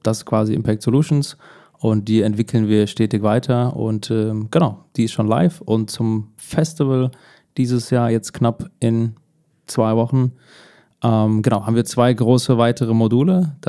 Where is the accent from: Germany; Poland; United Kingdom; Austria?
Germany; Hesse; Also genau, ich komme hier Frankfurt-Umfeld und im Odenwald aufgewachsen